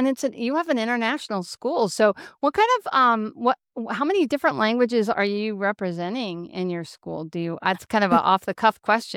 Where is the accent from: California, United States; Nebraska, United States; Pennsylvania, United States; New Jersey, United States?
Nebraska, United States; because if you'd have said soda to me when I was growing up in Nebraska, where I grew up, I was like, I would have been like, well, you want like a fountain?